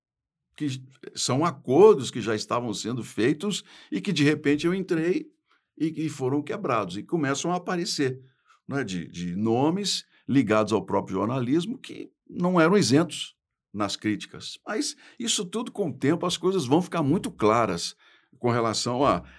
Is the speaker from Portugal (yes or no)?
no; Brazil; Essa é uma opção minha como brasileiro e sou muito claro nesse aspecto.